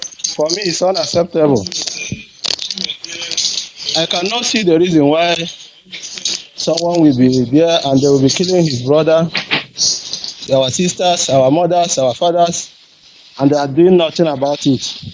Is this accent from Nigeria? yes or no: yes; Imo, Nigeria; now in Equatorial Guinea; I'm from Imo State, but I'm currently in Equatorial Guinea.